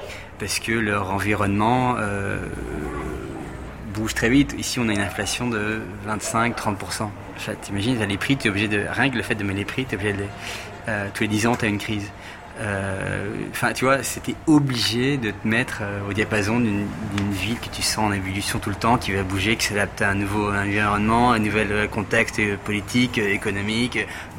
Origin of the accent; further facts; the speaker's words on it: France; now in Buenos Aires, Argentina; je suis français, ça fait 10 ans que je vis ici à Buenos Aires.